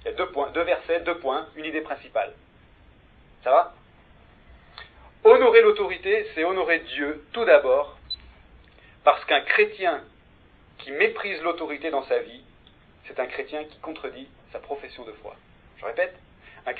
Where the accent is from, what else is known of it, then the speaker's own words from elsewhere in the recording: France; Il nous pose un problème en tant que Français.